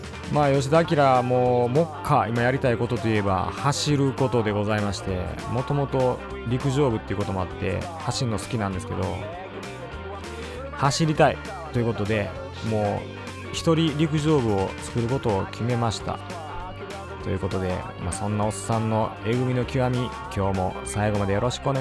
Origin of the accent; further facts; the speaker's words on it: Nara, Japan; born there; also born or lived in Kobe; now in Tokyo, Japan; まあ実際奈良で生まれて、で今東京に住んでて、で神戸にも2年間住んでて